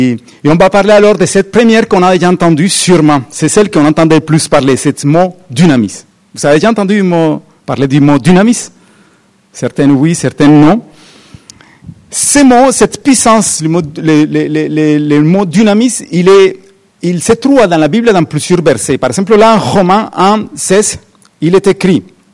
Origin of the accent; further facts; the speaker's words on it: Colombia; je viens de la Colombie